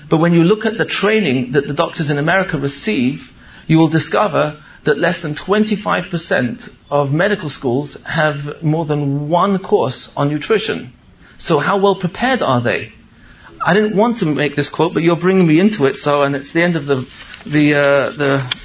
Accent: England, United Kingdom; now in United States; I remember coming from England that the family doctor was someone who you called with an ai

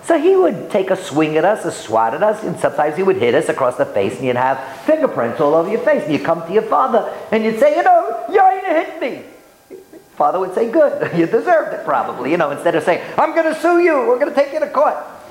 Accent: Bronx, New York, United States; I come from the Bronx.

